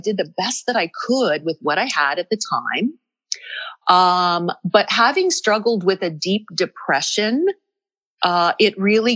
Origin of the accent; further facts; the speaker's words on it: Michigan, United States; moved away as an adult; now in California, United States; So I'm a girl from Michigan that ended up in California for work in 1987.